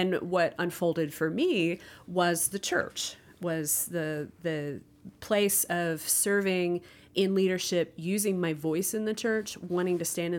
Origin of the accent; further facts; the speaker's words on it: the South, United States; growing up in the South, where there are a lot of defined roles for women